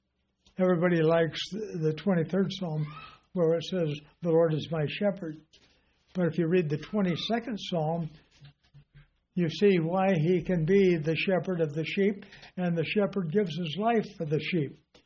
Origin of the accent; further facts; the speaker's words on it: California, United States; I grew up in Southern California, and prior to World War II, we had a lot of Japanese truck farmers. All of the area between Compton, where we lived